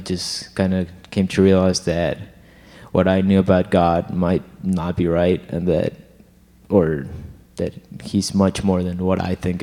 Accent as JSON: {"language": "English", "country": "Honduras", "said": "I'm from Honduras, and I'm a biochemistry major."}